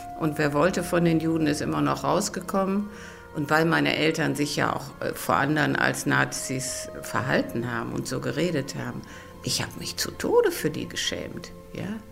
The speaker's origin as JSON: {"language": "German", "region": "Rhineland", "country": "Germany", "tie": "born or raised there", "said": "Natürlich ist das Rheinland meine Heimat und ich bin auch ein rheinischer Charakter. Mein Vater war auch Rheinländer."}